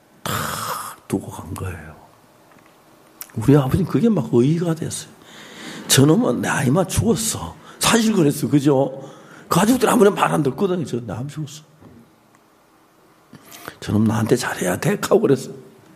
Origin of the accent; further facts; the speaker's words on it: Gyeongsang, South Korea; 저희들 사는 동네 경산도 사투리 썼는데